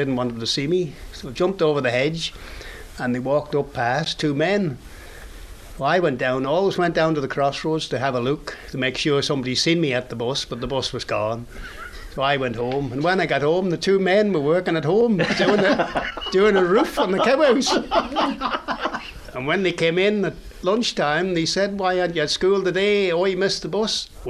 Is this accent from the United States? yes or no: no; Cronknafeshig, Isle of Man; I was born in Cronknafeshig, out by Little London. There was no electric, no water when I was out there